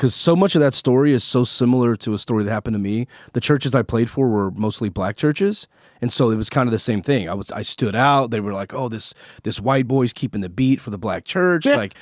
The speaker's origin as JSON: {"language": "English", "region": "Texas", "country": "United States", "said": "I'm from Texas. I'm very well aware of cowboy church."}